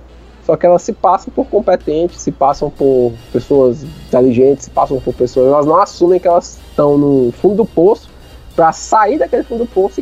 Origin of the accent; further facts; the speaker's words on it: Fortaleza, Ceará, Brazil; Eu fui criado aqui em Fortaleza, num bairro, que a gente chama o bairro do Zé Walter.